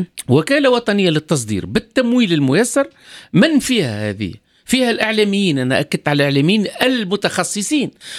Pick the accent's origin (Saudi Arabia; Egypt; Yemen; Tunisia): Tunisia; وهذا هو تقريبا هالخصوصيات اللي عندنا في تونس غير مثمنة لحد الآن